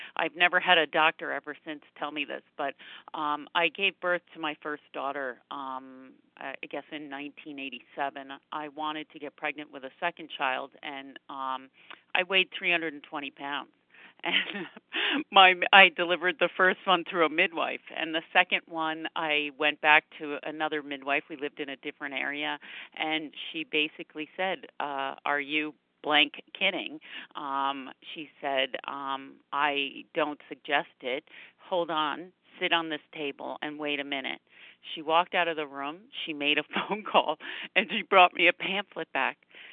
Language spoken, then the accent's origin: English; New Jersey, United States; I'm from New Jersey